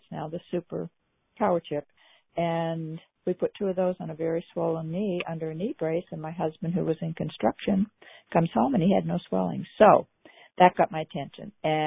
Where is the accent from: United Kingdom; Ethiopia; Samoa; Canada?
Canada; now in Richmond, United States; and I grew up in Canada, and I actually did all my school work, nursing included, in Canada, and came to Richmond, Virginia, May 15th, it'll be 53 years ago.